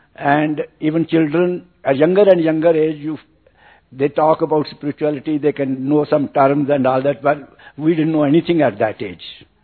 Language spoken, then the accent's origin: English; India; moved away as an adult; now in Singapore; I'm from India only, originally. But since 91, I have been living in Singapore, and now I'm a Singapore citizen.